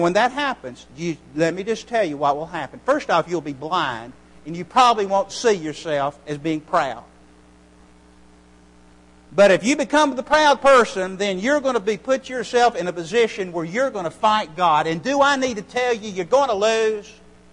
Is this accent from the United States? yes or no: yes; Birmingham, Alabama, United States; wow, I grew up in Birmingham. I could move Red Mountain.